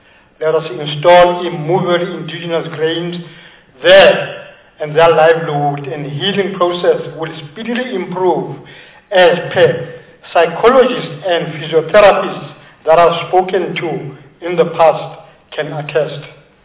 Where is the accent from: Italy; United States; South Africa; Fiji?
South Africa; Kagiso, Gauteng; from Kagiso in Mogale City, next to the cradle of humankind